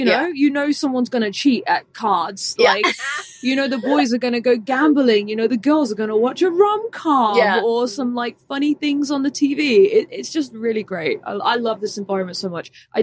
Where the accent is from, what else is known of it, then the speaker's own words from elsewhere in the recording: United Kingdom; now in United States; And I'm a British national, but proud American now. As of December last year.